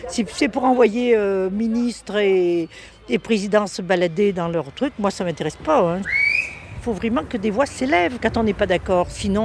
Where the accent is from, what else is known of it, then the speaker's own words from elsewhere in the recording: Landogne, Auvergne-Rhône-Alpes, France; born there; Moi, je ne suis pas née à Ambert, je suis née à Ricambraille. Je suis née à Landogne.